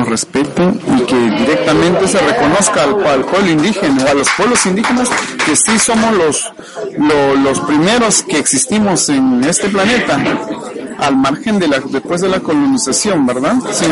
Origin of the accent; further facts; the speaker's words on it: Peru; yo soy del pueblo Ashaninka del país Perú.